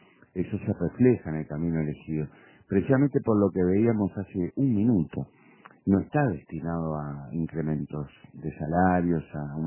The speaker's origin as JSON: {"language": "Spanish", "country": "Uruguay", "said": "lo digo como uruguayo"}